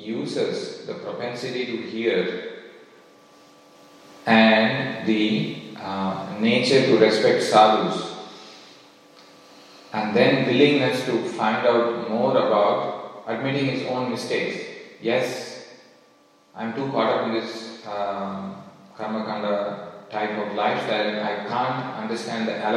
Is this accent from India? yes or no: yes; India; growing up in India